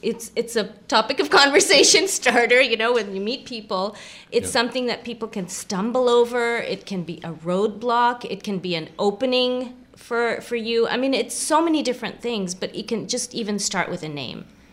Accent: Canada; I didn't grow up in this country either. I grew up in Canada.

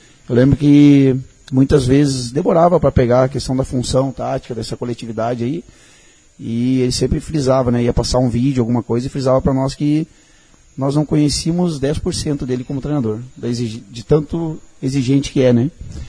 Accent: São Leopoldo, Rio Grande do Sul, Brazil; Sou de São Leopoldo, Rio Grande do Sul.

